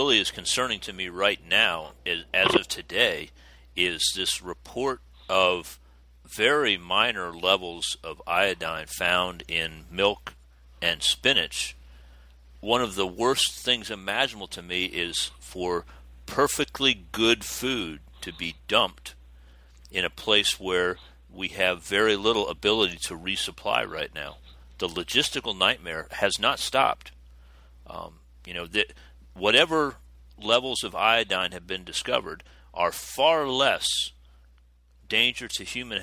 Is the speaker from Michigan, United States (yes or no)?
no; Florida, United States; also born or lived in Charleston, United States; I grew up in South Florida, went through several hurricanes as a young person.